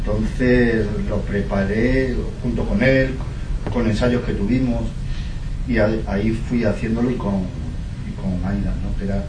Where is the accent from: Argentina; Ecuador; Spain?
Spain; Cádiz, Andalusia; Yo soy de Cádiz, entonces, bueno, trapicheo en todos los sentidos, ¿no?